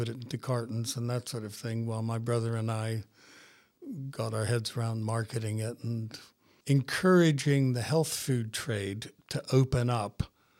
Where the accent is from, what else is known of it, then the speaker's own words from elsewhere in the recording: Nebraska, United States; born there; I was born in Nebraska, which is right in the middle of America.